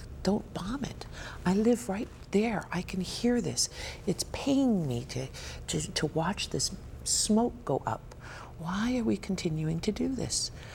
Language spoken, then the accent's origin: English; Foster Village, Hawaii, United States; now in Hilo, United States; I grew up on Oahu in a rural area right across from Radford High School in a little village called Foster Village.